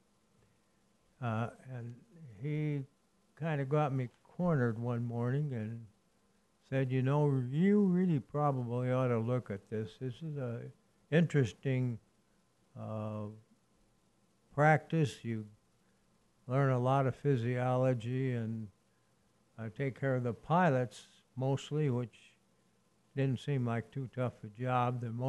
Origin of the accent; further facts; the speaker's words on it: Sioux City, Iowa, United States; I grew up in Sioux City. From age 4, I grew up in Morningside, went to Maca Conception Grade School, Heland High School